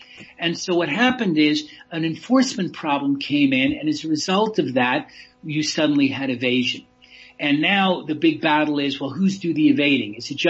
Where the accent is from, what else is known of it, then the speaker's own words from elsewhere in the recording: United States; accent: American; now in South Africa; I'm an American accent; you can hear it. I've been in South Africa a long time. I'm a South African citizen now.